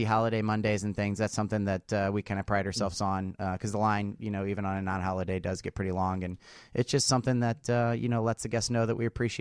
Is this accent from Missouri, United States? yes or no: yes; St. Louis, Missouri, United States; moved away; St. Louis.